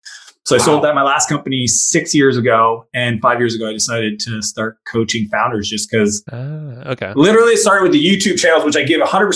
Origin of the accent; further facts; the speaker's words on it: East Coast, Canada; I'm from Canada, East Coast Canada.